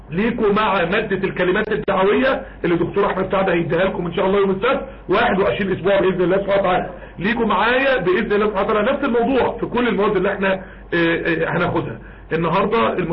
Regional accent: Egypt; احنا عندنا في مصر

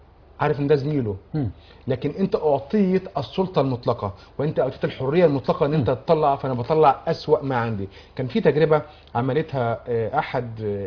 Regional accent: Egypt; انا مصري لكن محب للجزائري، محب للسعودي

